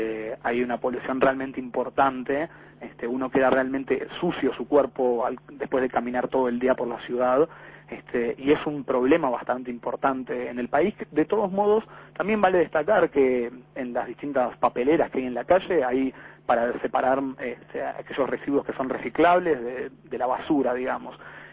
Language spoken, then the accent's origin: Spanish; Uruguay; now in Xi'an, China; Y bueno, y más si somos uruguayos, ¿no?